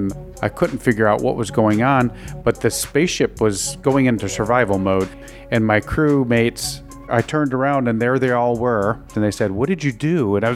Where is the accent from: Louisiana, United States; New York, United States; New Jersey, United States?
New York, United States; Binghamton; Well, when I grew up in Binghamton, we call it Bingo Town now, but a great place to grow up and be a kid, and we actually lived east of there, kind of toward the Catskill Mountains